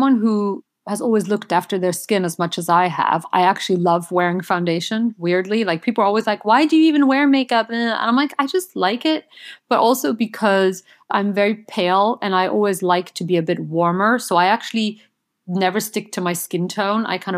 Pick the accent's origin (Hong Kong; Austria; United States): Austria; you know, I'm from Austria, and in Austria, it's still like a big seller.